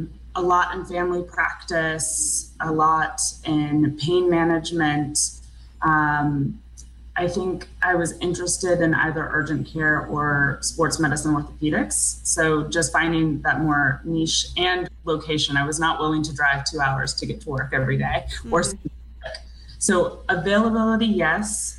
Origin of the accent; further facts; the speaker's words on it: Georgia, United States; also born or lived in New York; I grew up in Georgia.